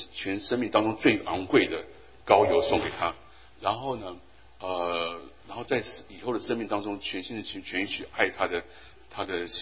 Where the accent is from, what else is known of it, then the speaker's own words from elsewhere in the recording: China; 我们中国人喜欢养育我们的孩子